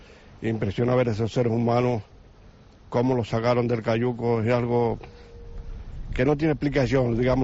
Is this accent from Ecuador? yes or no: no; Tenerife, Canary Islands, Spain; Bueno, yo soy de Tenerife, vinimos el viernes del Hierro